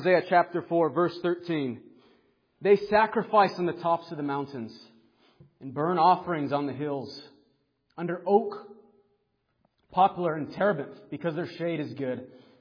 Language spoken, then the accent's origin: English; Arizona, United States; but growing up in Arizona, I used to say Baal.